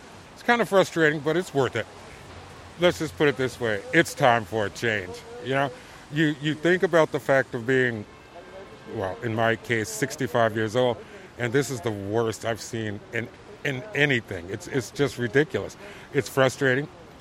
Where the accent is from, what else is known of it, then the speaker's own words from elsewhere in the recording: Philadelphia, Pennsylvania, United States; I'm from North Philly and 65.